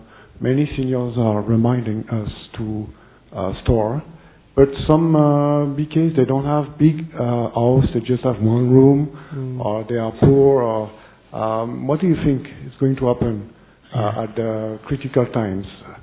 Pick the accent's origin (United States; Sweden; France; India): France; I come from France.